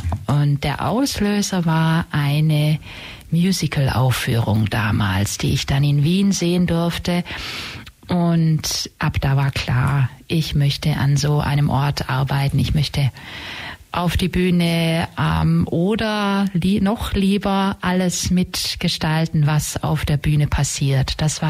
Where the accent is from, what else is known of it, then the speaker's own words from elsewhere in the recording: Baden-Württemberg, Germany; Ich bin auf der Schwäbischen Alb aufgewachsen und habe dann Theaterwissenschaft studiert in Berlin